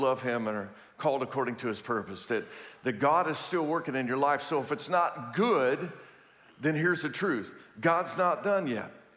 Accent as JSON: {"language": "English", "town": "Houston", "region": "Texas", "country": "United States", "said": "You know, I'm from Houston, we're from Houston"}